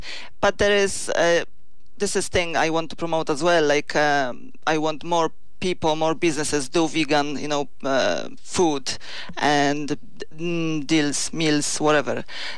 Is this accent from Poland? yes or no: yes; Poland; now in Listowel, Ireland; Well, yes, I'm kind of Irish as well. I came from Poland 17 years ago to Ireland. Now I live in Listowel and I became Irish as well